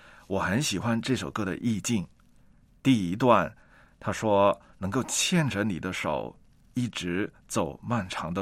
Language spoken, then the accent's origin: Chinese; Hong Kong; 我小时候呢其实出生在一个木屋里面的，当时香港呢其实还是比较穷的时候